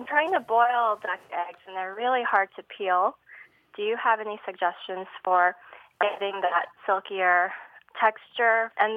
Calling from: Dexter, Michigan, United States; Dexter, Michigan.

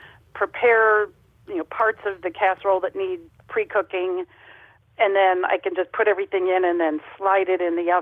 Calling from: Kansas City, Kansas, United States; Kansas City, Kansas.

